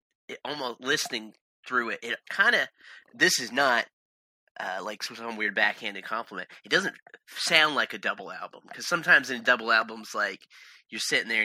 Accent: Alabama, United States; A lot of people only remember up here, only remember that I'm from Alabama

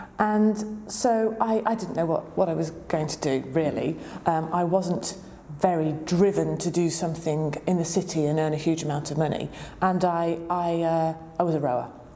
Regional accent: North West England, United Kingdom; I loved Oxford. I grew up in the Northwest.

